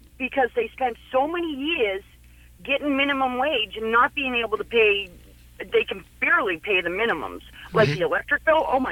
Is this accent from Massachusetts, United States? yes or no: yes; Boston, Massachusetts, United States; now in Portland, United States; I'm from Boston, Massachusetts.